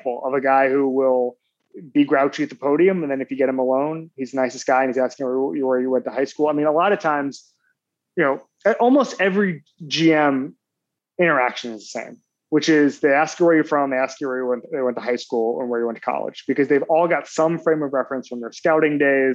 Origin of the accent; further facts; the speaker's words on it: Orlando, Florida, United States; They're from my hometown of Orlando.